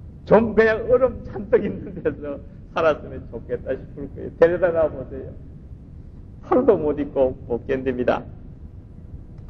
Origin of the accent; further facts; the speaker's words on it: South Korea; now in United States; 미국 와서 제가 아주 참 놀란 게 있어요. 한국에서는 별로 못 느꼈습니다. 저도 시골에서 자라면서도 별로 못 느꼈어요.